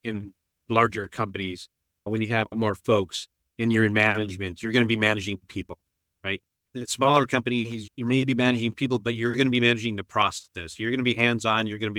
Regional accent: United States; And I'm from the U.S.

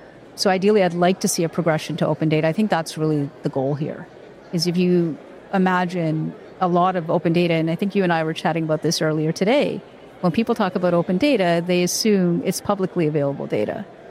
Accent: Canada; As just as a Canadian, as a citizen, I'm not.

